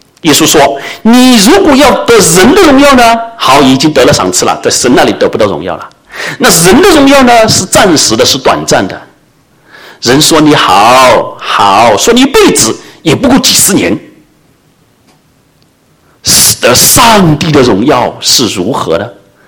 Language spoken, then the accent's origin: Chinese; China; now in Canada; 我们都是从中国移民过来的，